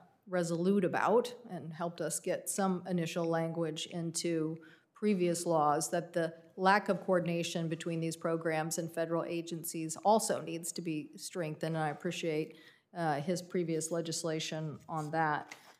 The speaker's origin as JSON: {"language": "English", "region": "Washington", "country": "United States", "tie": "born or raised there", "said": "The stories that I hear from my home state in Washington are heartbreaking."}